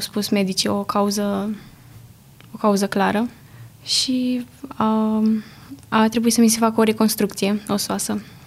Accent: Bunești, Vâlcea County, Romania; Eu vin dintr-o comună, din comuna Bunești.

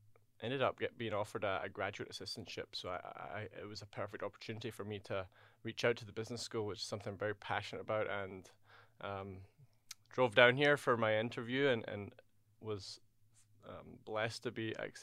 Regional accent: Scotland, United Kingdom; moved away as an adult; now in United States; Well, I am from Scotland, just outside of Glasgow. I've been in the US for almost 8 years now.

